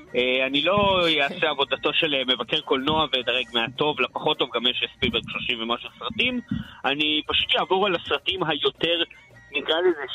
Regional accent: Tel Aviv, Tel Aviv District, Israel; גם כי אני תל אביבי מעצבן.

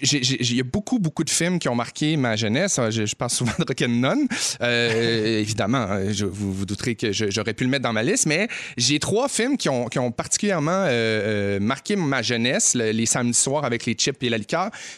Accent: Quebec, Canada; même à 9 ans, je me souviens, j'étais tout petit, puis je prenais l'autobus scolaire, l'autobus de ville très, très rapidement chez nous au Saguenay.

